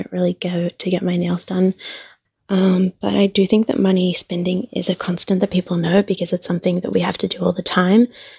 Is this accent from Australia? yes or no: yes; Australia; I'm from Australia